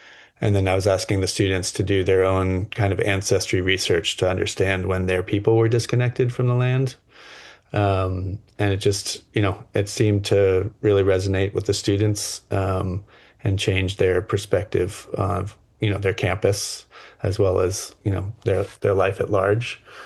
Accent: Manhattan, New York, United States; I grew up in Manhattan, but spent a lot of time in the woods of Westchester and camping all over the Southeast, where my extended family is.

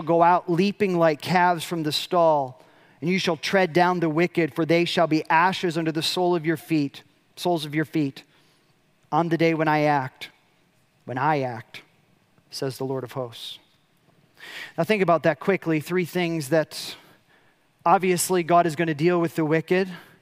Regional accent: Chicago, Illinois, United States; Like, I'm from Chicago. I picked this one up pretty quick.

